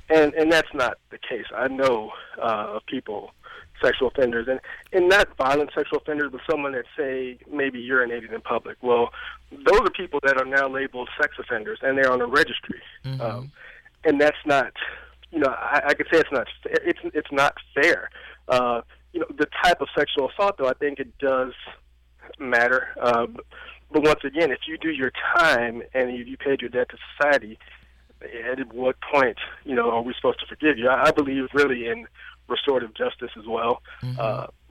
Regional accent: Houston, Texas, United States; especially where I'm from Houston, Texas.

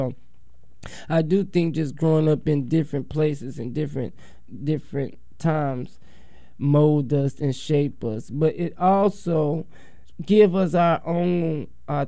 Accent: the South, United States; Because we was raised deep in the South.

